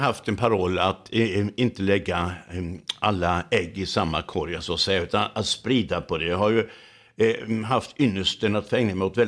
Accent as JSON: {"language": "Swedish", "town": "Laholm", "region": "Halland County", "country": "Sweden", "tie": "born or raised there", "said": "avlades i min hemstad Laholm utanför där."}